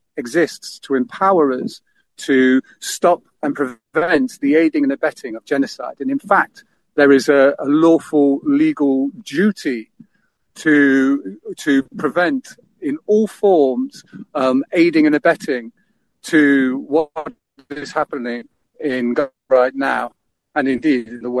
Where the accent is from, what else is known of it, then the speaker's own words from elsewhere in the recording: Leicester, East Midlands, United Kingdom; I'm a Leicester lad, born and raised in Leicester.